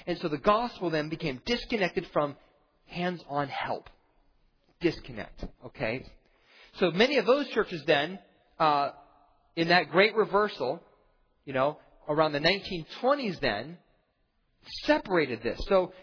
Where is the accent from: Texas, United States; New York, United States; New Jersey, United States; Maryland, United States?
Maryland, United States; Baltimore; also born or lived in Philadelphia; And I grew up on the East Coast. Baltimore, Philadelphia.